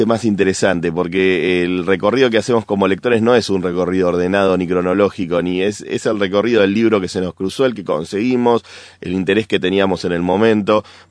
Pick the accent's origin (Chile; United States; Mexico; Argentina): Argentina; No podía dejar de poner un autor argentino porque yo soy argentino, por supuesto.